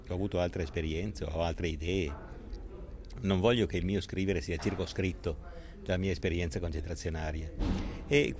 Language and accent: Italian; Turin, Piedmont, Italy; che è un po' la morale del mio paese, la morale torinese, che si è affinata in secoli di artigianato